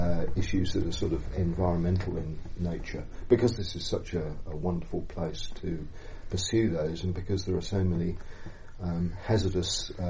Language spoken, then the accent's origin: English; South East England, United Kingdom; moved away as an adult; now in New Zealand; Oh, in Sussex on the south coast of England. And I came to New Zealand exactly 40 years ago today, 4th of February 1976.